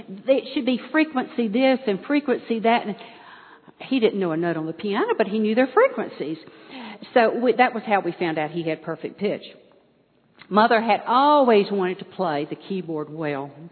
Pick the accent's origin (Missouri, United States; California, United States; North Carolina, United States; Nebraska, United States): North Carolina, United States; Charlotte; born there; Now, I was born in Charlotte.